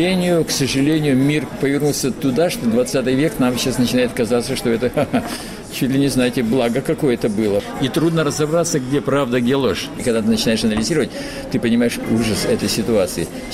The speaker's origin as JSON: {"language": "Russian", "region": "White Sea coast (Pomorye)", "country": "Russia", "said": "Я вообще люблю воду, я же с Белого моря, понимаете? Я викинг, помор"}